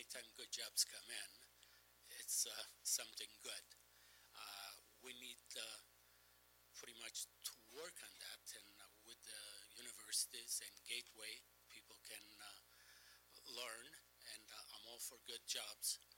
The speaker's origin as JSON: {"language": "English", "country": "Italy", "second_language": "English", "moved": "yes", "lives_now": "Kenosha, United States", "said": "I've been living in Kenosha for almost 50 years. I came from Italy."}